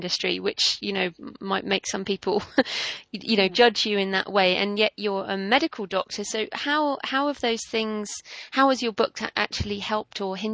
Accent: England, United Kingdom; I guess maybe being English, I feel bad even asking you some of these things

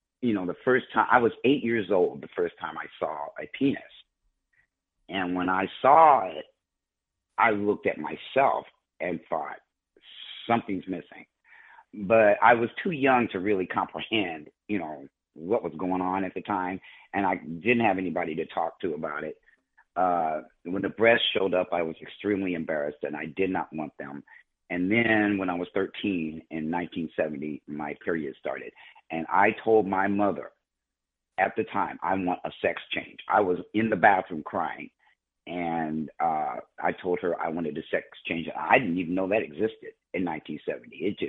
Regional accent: Omaha, Nebraska, United States; I grew up in Omaha, Nebraska, which is one of the most Republican conservative states in the United States.

